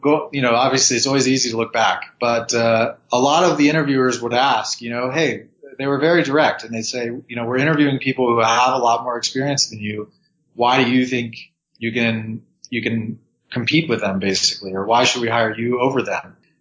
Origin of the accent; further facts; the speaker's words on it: Midwest, United States; So I grew up in the Midwest and did a traditional kind of path.